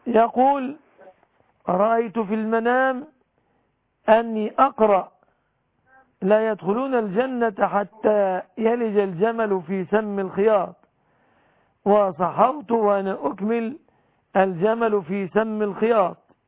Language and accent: Arabic; Egypt; بلادنا مصر